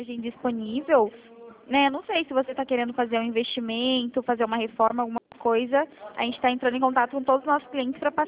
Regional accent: Curitiba, Paraná, Brazil; Isso, eu sou aqui de Curitiba, sou do Sítio Cercado.

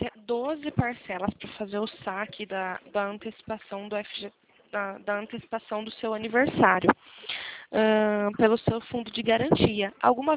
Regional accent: Araras, São Paulo, Brazil; Eu sou de Arara, São Paulo.

